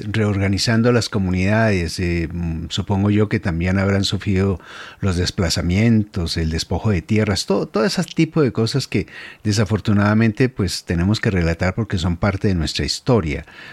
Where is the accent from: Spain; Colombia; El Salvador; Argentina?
Colombia; Andean region; yo soy andino